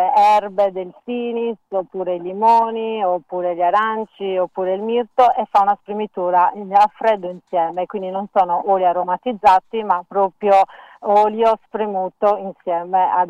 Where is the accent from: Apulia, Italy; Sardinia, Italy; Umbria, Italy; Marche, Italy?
Sardinia, Italy; moved away; io stessa sono una sarda emigrata e poi immigrata di ritorno.